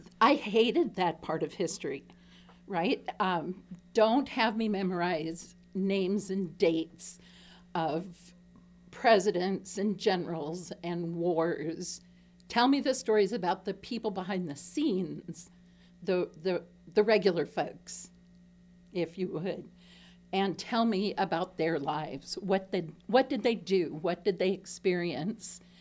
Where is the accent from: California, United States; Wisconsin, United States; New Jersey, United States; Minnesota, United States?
Minnesota, United States; now in Marion, United States; Originally northern Minnesota. Recently, I live in Marion over on the northeast side of Cedar Rapids.